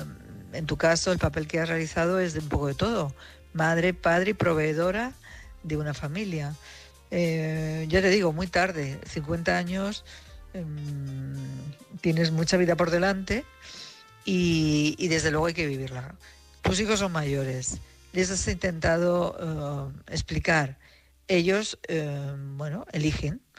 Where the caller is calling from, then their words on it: Madrid, Community of Madrid, Spain; de Madrid